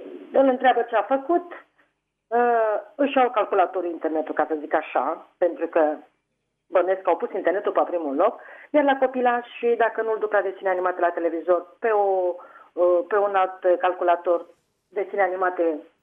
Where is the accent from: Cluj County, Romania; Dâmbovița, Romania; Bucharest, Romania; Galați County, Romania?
Dâmbovița, Romania; Găiești; sunt din Găiești și sunt o bunicuță.